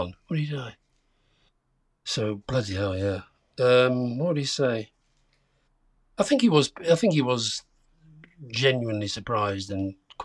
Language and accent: English; Yorkshire and the Humber, United Kingdom; Because I grew up in Yorkshire.